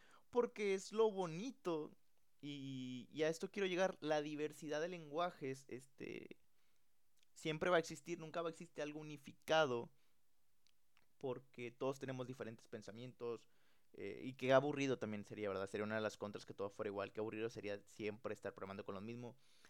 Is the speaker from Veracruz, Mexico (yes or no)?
no; Nuevo León, Mexico; aquí somos de Nuevo León, ¿verdad?